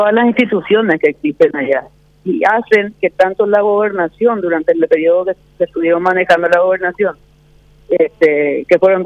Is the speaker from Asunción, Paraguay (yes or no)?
no; Alto Paraná, Paraguay; quienes somos parlamentarios y somos oriundos, digamos, del Alto Paraná